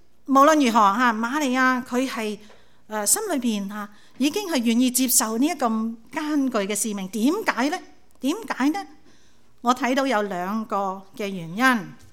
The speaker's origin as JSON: {"language": "Chinese", "region": "Guangdong", "country": "China", "said": "好像我们广东人有句俗话呢"}